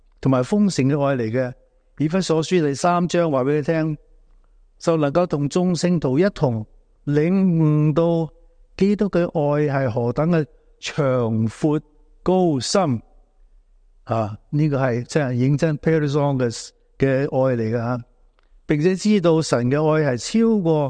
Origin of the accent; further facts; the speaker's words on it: China; 神赐给我们永生，我们中国人就是追求什么？长命啊，长命啊。